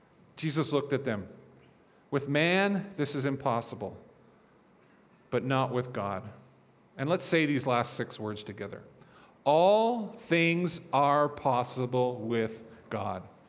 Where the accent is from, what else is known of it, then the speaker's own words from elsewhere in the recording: Newfoundland and Labrador, Canada; Like, I grew up in Newfoundland